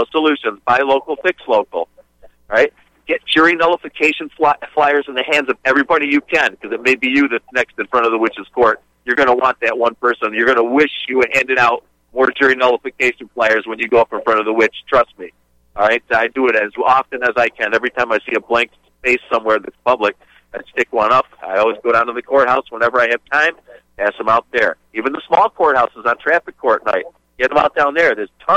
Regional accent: New York, United States; being a New Yorker and watching this guy over the years

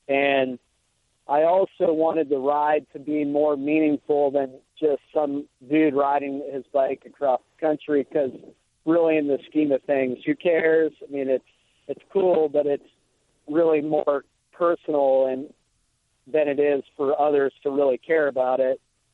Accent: Cleveland, Ohio, United States; I grew up in the Cleveland area.

